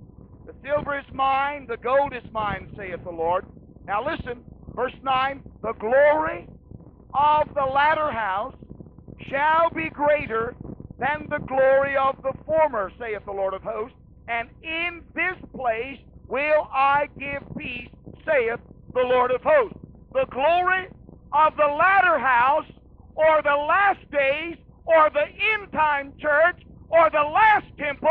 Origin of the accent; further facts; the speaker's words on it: Kansas, United States; I grew up in Kansas. My first job was in the wheat harvest.